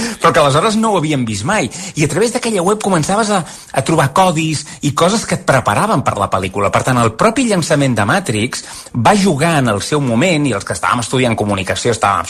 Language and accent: Catalan; Olot, Catalonia, Spain; I anava per Olot, som d'Olot